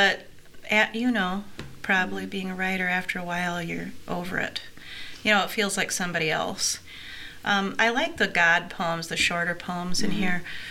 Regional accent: Niles, Michigan, United States; I was raised in Niles, southwest mm-hmm. lower Michigan, little town on the St. Joe River.

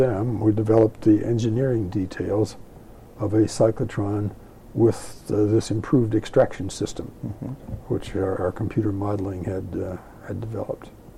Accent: Virginia, United States; moved away as an adult; now in East Lansing, United States; And I'm from Virginia, and the mountain, the Shenandoah Valley, and the geography of East Lansing, was just the exact opposite of the kind of place I thought I'd like to live.

